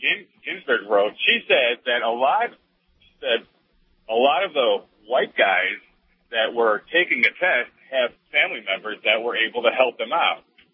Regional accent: Chicago, Illinois, United States; I come from Chicago. I know exactly how that works.

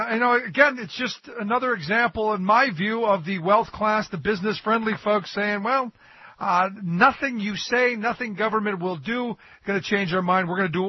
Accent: Cleveland, Ohio, United States; like Walmart had opened up in where I grew up in Cleveland

